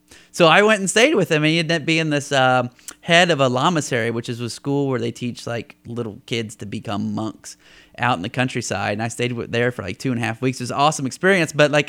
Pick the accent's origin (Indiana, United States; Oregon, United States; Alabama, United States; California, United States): Indiana, United States; much different than rural Indiana, you know. And I wanted to share those experiences with people in my hometown